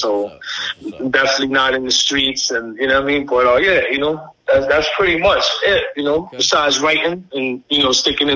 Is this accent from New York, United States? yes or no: yes; New York City, New York, United States; I play every sport, you know, growing up in the Lower East Side.